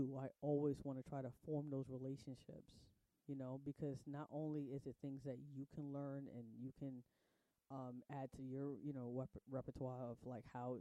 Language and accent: English; New York, United States; I am a fan of the Giants. I am from New York, so it kind of makes sense, right?